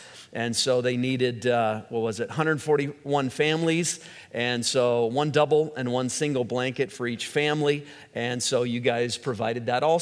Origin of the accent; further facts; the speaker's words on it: United States; I said, I'm a leader from the United States